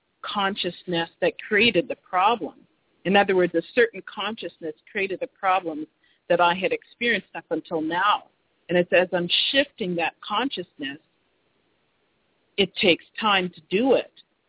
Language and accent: English; Jamaica; I'm from Jamaica. My ancestors were slaves to British people, British landowners, okay?